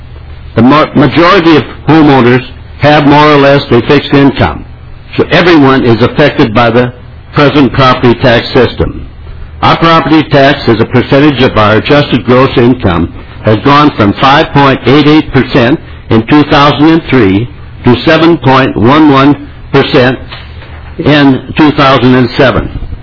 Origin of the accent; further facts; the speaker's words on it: Shorewood, Minnesota, United States; I'm from Shorewood, Minnesota.